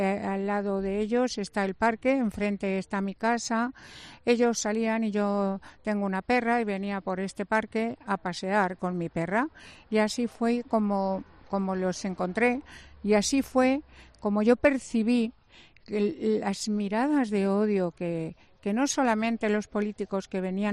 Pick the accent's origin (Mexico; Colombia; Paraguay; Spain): Spain; La Puebla de Almoradiel, Castilla-La Mancha; yo tengo una casa en mi pueblo, la Puebla de Almoradiel, y nos llevamos a un chico que se quedaba en la calle